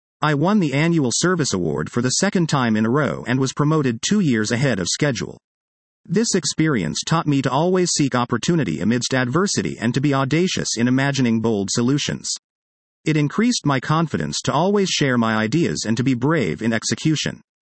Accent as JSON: {"language": "English", "country": "Nigeria", "accent": "Nigerian", "second_language": "English", "said": "I had not realized that most people struggled to understand my Nigerian accent, made more difficult by my pace of speaking."}